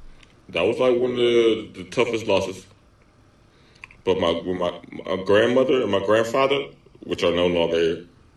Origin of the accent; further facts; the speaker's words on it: Los Angeles, California, United States; But I grew up in Los Angeles, and shout out to my mother and my father.